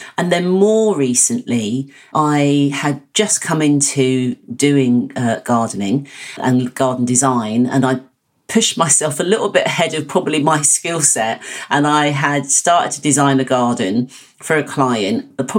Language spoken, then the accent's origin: English; East of England, United Kingdom; I was brought up in Hertfordshire, which is Greenbelt.